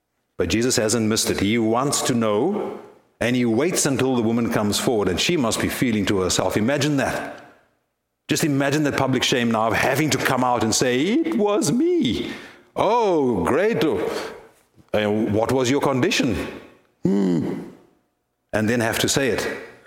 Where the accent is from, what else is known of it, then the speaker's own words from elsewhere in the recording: New York, United States; accent: New York; Okay, with my New York accent, what's going on here?